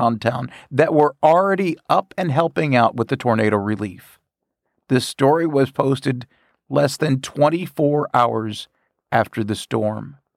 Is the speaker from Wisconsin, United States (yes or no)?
no; Bowling Green, Kentucky, United States; I want to send my love letter to Bowling Green in that area because I still consider it my hometown.